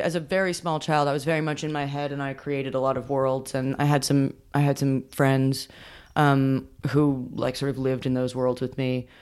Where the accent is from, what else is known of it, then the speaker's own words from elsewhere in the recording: New York, United States; I mean, growing up in New York, they, like, people yell stuff at you.